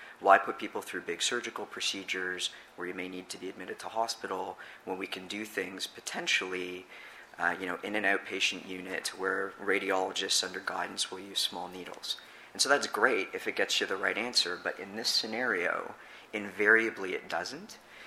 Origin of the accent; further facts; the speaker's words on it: Ontario, Canada; now in Toronto, Canada; So I grew up on Georgian Bay. I came to work in Toronto in large part because I wanted to come home and look after people around the area that I grew up in.